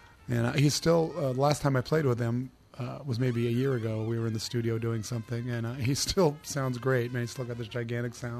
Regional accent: California, United States; also born or lived in Hartford; I was born in Hartford, though, Hartford, Connecticut, and my parents moved to Southern California when I was one, 1959.

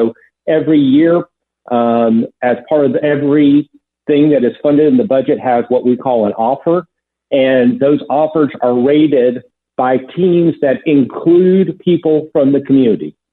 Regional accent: Chattanooga, Tennessee, United States; I was born in Chattanooga, have lived virtually my whole life here. And as a Southerner, we know that we're the birthplace of slavery. We're the place of Jim Crow.

